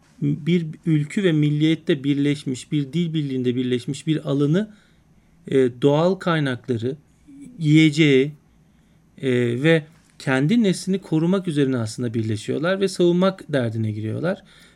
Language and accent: Turkish; Elbistan, Kahramanmaraş, Turkey; born there; also born or lived in Ankara; Ben Elbistan doğumluyum. 74 Kıbrıs çıkartması esnasında doğmuşum.